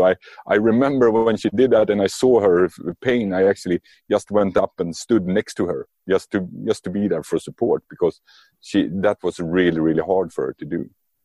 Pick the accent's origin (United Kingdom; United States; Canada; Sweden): Sweden; English is a second language; So, because I'm from Sweden, we are basically a socialist country